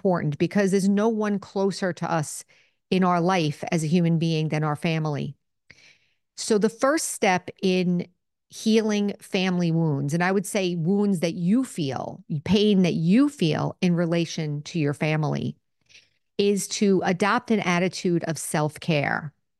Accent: United States; And I come from a Italian-Irish cultural background, but I'm American, of course.

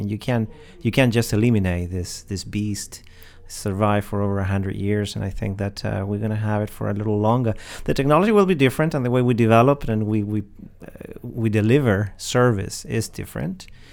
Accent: Chile; accent: hybrid; English is a second language; I'm from Chile, but the accent, well, yeah, it's a hybrid. Yeah. It's a hybrid. Yeah, I got teachers that taught me English, or they tried to at least, and they were from Great Britain, and so I guess that's stuck.

